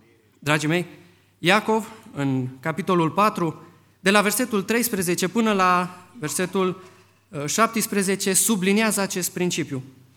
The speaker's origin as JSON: {"language": "Romanian", "town": "Vulcan", "region": "Hunedoara County", "country": "Romania", "said": "vin din România, din județul Hunedoara. Stau într-o localitate undeva la sudul județului, numită Vulcan."}